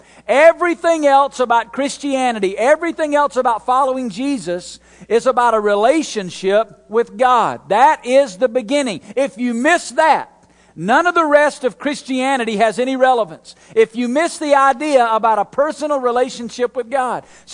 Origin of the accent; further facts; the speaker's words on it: Alabama, United States; In Alabama, I'm from Alabama, there's still some places we don't have street lights yet.